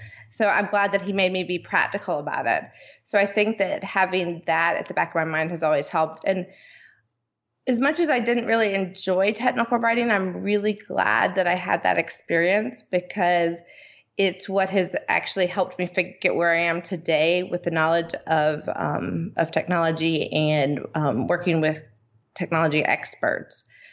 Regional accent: Gainesville, Florida, United States; now in North Carolina, United States; Oh, I'm sorry. Gainesville, Florida. Go Florida. Gators.

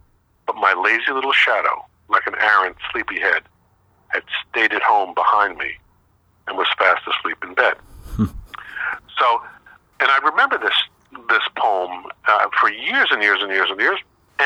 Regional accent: New York, United States; And as a New Yorker, I was close to, I was in the media, one of the media capitals of the world.

